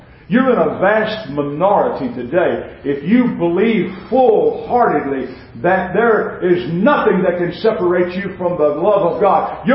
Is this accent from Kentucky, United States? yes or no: no; Dallas, Texas, United States; also born or lived in Greenville, Texas; I'm a city boy. I was raised in Greenville, Texas. Moved, and the only reason was there because that's where Mom's doc was, and then so on and so forth. And we lived in Dallas, raised in East Dallas.